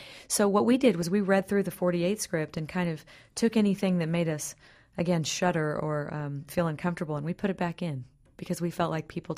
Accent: Oklahoma, United States; You know, I grew up in Oklahoma, so I grew up on the musical Oklahoma in all of Rodgers and Hammerstein musicals.

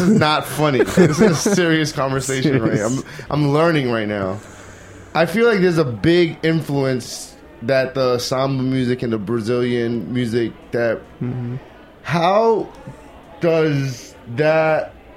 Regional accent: United States; As an American, that's what I hear.

